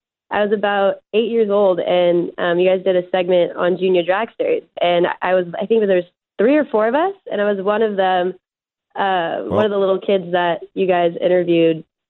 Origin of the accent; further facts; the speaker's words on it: El Cajon, California, United States; Yeah, I grew up in El Cajon, from San Diego, haven't left.